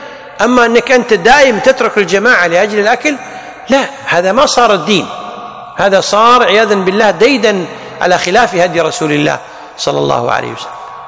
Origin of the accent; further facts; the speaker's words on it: Kuwait; أو بعض الناس عندنا بالكويت يسمونها التفلة